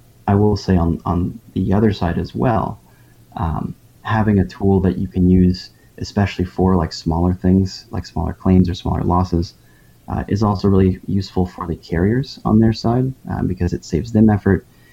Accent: Houston, Texas, United States; I grew up in Houston, and so obviously Houston was kind of like the right smack in the middle of where those storms hit.

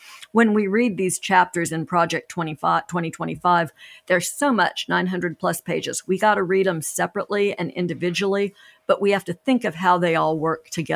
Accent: Los Angeles, California, United States; I grew up in Los Angeles. I went to public school in Los Angeles.

